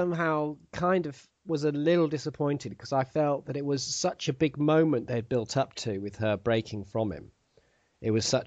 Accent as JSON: {"language": "English", "region": "North West England", "country": "United Kingdom", "said": "I come from the Northwest, technically."}